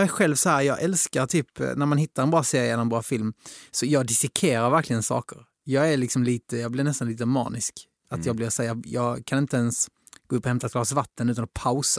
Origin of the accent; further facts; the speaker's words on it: Helsingborg, Skåne, Sweden; now in Stockholm, Sweden; som vet att man bor och jobbar i Stockholm. Liksom. Jag är från Helsingborg